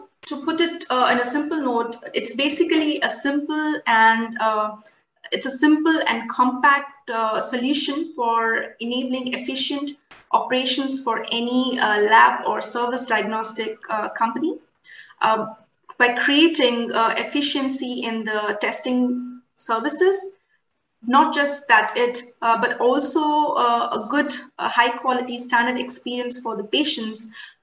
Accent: India; Coming for me, I'm from India.

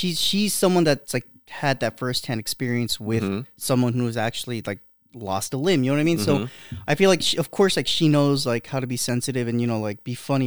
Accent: United States; moved away; when we were growing up in America. It's just like, I feel like I would have to hold my tongue like so hard if I went back to America.

